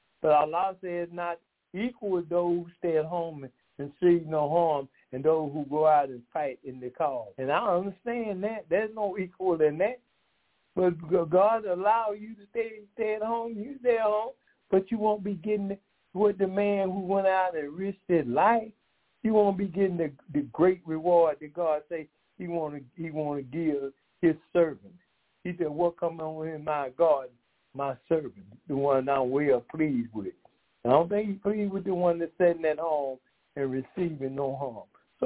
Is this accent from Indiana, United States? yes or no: no; Decatur, Georgia, United States; I am from Decatur, Georgia.